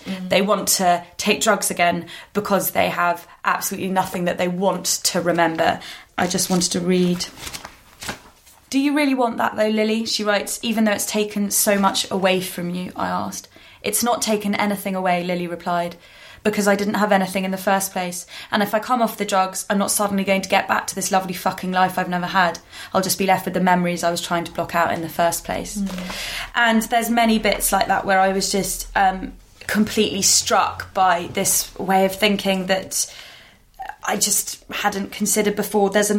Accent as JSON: {"language": "English", "country": "United Kingdom", "said": "Day-to-day, being British is an insignificant fact to me."}